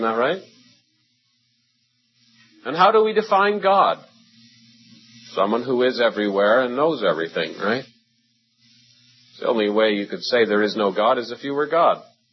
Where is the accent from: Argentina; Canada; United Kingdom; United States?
Canada; St. Catharines, Ontario; born there; I was born in St. Catharines, Ontario. So was my mother, and so was my grandmother.